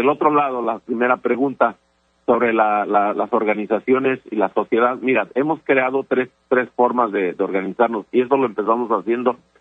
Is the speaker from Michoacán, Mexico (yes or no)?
yes; Michoacán, Mexico; Yo soy de Michoacán